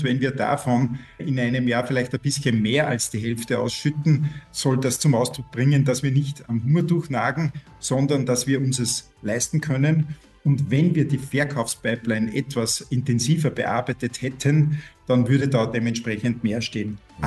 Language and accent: German; Linz, Upper Austria, Austria; Ich komme aus Linz